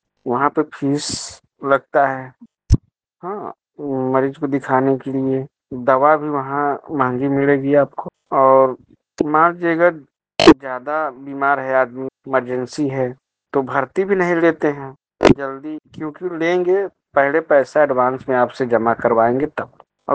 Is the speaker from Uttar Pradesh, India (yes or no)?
yes; Mirzapur, Uttar Pradesh, India; City block Mirzapur का रहने वाला हूँ।